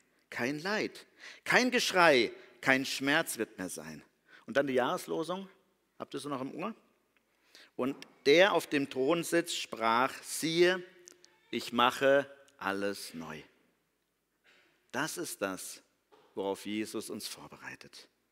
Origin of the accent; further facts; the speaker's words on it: Germany; Als Deutsche kennen wir das nicht so, die Schamkultur. Wir leben in einer Schuldkultur.